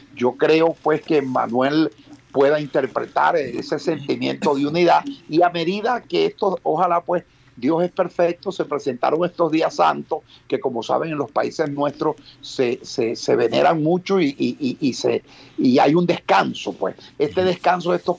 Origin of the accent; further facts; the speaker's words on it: Maracaibo, Zulia, Venezuela; en mi pueblo, creo que lo dije en el programa pasado y lo repito, en Maracaibo utilizamos mucho una palabra que se llama la indigita